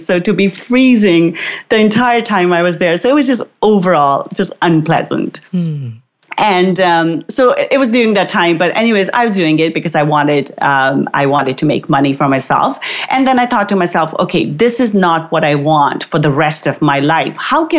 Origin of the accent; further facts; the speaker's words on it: India; now in Canada; I remember when I was a new immigrant to Canada. I moved here with my family from India.